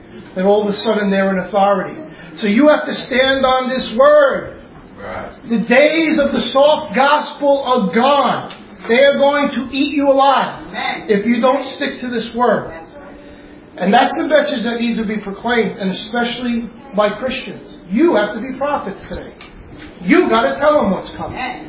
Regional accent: New York, United States; we're from New York, we're from some other tough areas.

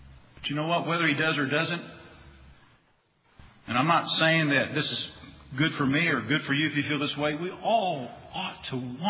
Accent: United States; And I'm an American. I'm thankful to live in America. Don't want to live anywhere else.

